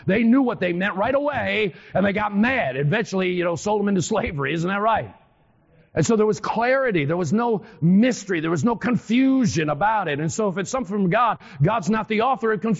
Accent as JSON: {"language": "English", "town": "Western New York", "region": "New York", "country": "United States", "said": "And I'm from Western New York, in case you didn't know. I'm from Western New York."}